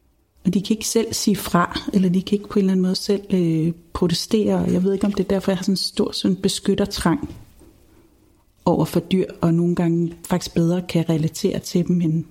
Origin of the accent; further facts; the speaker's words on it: Rold Skov, North Denmark Region, Denmark; Jeg er vokset op i Rold Skov i Nordjylland.